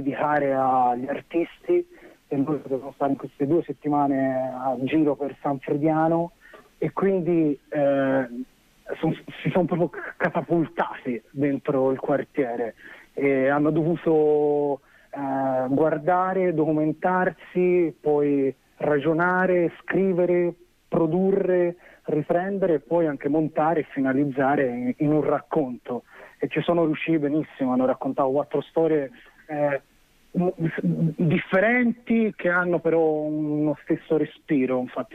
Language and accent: Italian; Tuscany, Italy; anch'io poi in effetti non sono fiorentino ma valdarnese